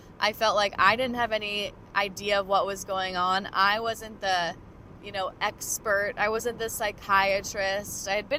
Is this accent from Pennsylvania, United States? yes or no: no; San Luis Obispo, California, United States; now in San Francisco, United States; And I'm driving right now from my hometown, San Luis Obispo, to San Francisco, where I currently live.